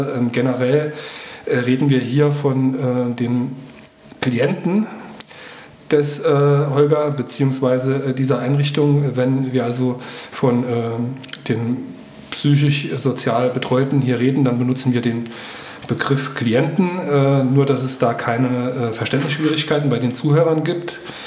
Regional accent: Homburg, Saarland, Germany; Ich komme auch aus dem Saar-Pfalz-Kreis, aus Homburg-Einöd.

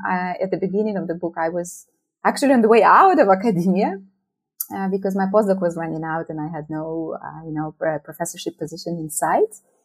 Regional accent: Ukraine; I am from Ukraine and I work on, Ukrainian international affairs.

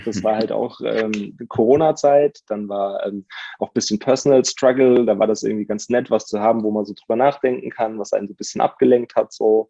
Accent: Mainz, Rhineland-Palatinate, Germany; Ich bin ja auch Mainzer, genau.

